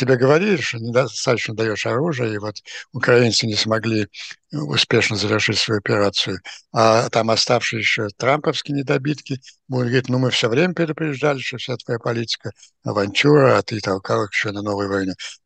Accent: Russia; moved away; мы все, приехавшие из России

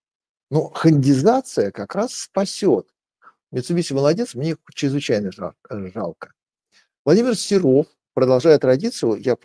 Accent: Sanzhary, Poltava Oblast, Ukraine; now in Vilnius, Lithuania; а под Полтавой, ну, у меня детство там, на Ворскле у меня детство прошло, в Санжарах у меня, Диканька, это как раз недалеко.

